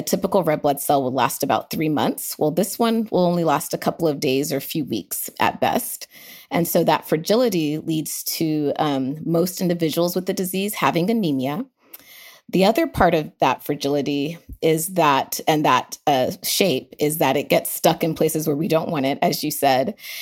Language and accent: English; Nigeria; now in United States; So I was born in Nigeria, so I consider myself Nigerian American, and I had a childhood where part of it was in Nigeria, part of it was in America, kind of went back and forth.